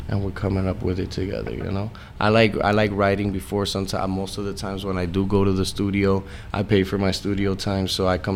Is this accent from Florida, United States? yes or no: yes; Kendall, Florida, United States; I'm from Kendall.